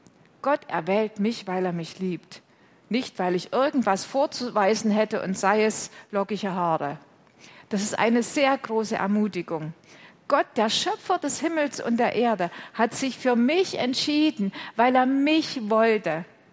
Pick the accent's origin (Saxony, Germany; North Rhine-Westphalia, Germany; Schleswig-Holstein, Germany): Saxony, Germany; Klingenthal; ich bin in Klingenthal christlich aufgewachsen, habe mich mit 14 Jahren dann bei der Konfirmandenfreizeit persönlich entschieden, dass ich mit Jesus leben will